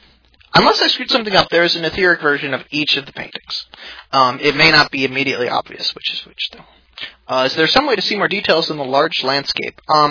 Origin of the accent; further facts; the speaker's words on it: Wisconsin, United States; Can anyone tell that I grew up in Wisconsin, by the way? Because I totally can.